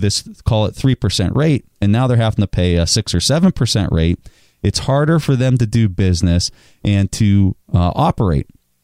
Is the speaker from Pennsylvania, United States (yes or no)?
yes; Pennsylvania, United States; And I'm from Western Pennsylvania, and we used to drive home whenever, you know, Christmas break or whatever.